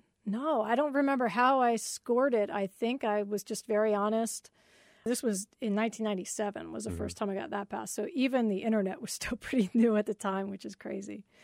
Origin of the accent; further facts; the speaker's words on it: DeLand, Florida, United States; Yeah. Yeah, I grew up in DeLand in Orange City.